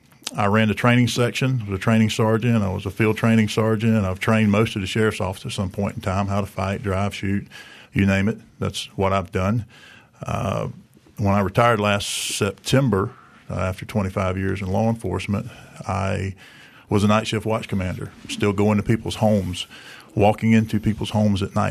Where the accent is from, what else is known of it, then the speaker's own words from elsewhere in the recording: Marianna, Florida, United States; Well, I'm cut from a little different cloth. I came from Mariana a long time ago. I grew up on a peanut farm, where all I really wanted to do was be a farmer.